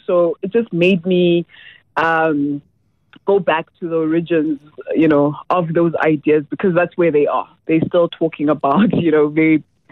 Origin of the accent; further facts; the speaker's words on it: South Africa; as a South African